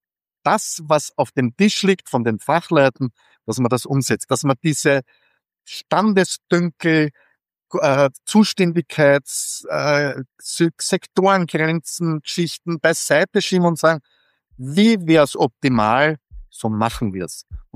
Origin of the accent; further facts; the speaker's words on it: Austria; als Österreicher sagen wir immer